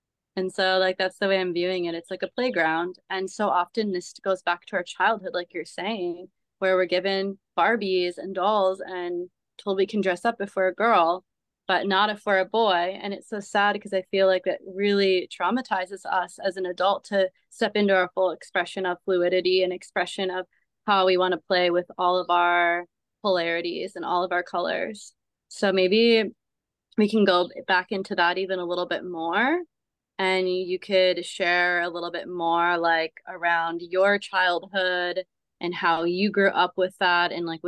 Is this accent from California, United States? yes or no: no; Minnesota, United States; in my family growing up in Minnesota in the Midwest, in a very conservative Christian family